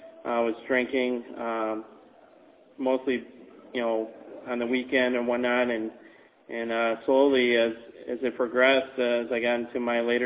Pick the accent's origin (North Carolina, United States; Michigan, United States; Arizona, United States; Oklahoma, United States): Arizona, United States; Chandler; And I'm not from Tucson, but I'm from the Phoenix area. I'm from Chandler, Arizona.